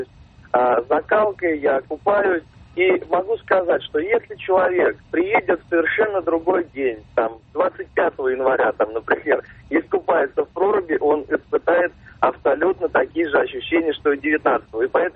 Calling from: Pavlovsky Posad, Moscow Oblast, Russia; Московская область, Павловский Посад.

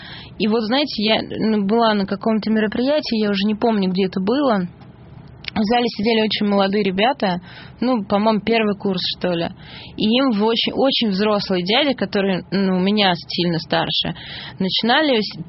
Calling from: Pavlovsky Posad, Moscow Oblast, Russia; я из Павловского посада

